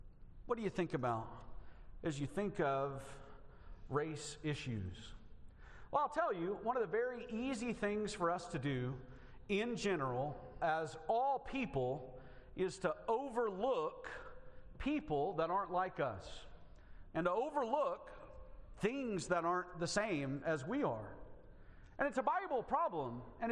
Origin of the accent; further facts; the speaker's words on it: Alabama, United States; We're raised in the South. I was raised in Alabama, which is a worse version of Georgia, which is a better version of Mississippi.